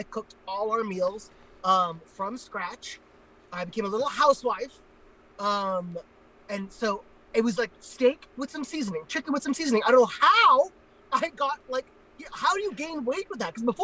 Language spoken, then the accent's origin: English; California, United States; Yeah, I was a fat, gay Indian boy in Orange County.